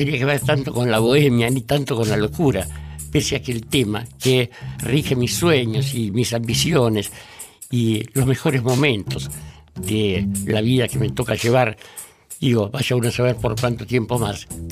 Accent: Buenos Aires, Argentina; born there; Y yo, aunque pasé por la Sorbona, nací en Barracas, muchachos.

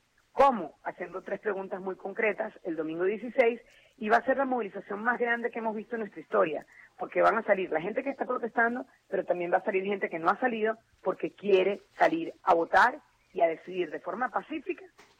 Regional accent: Venezuela; nosotros, como venezolanos, tenemos la esperanza que la Fuerza Armada Nacional nos va a proteger

